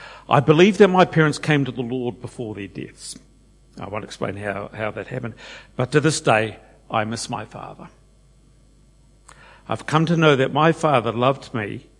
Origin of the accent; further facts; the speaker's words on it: Blenheim, Marlborough, New Zealand; I grew up in Blenheim, went to the Roman Catholic Church, and went to the assembly in Blenheim.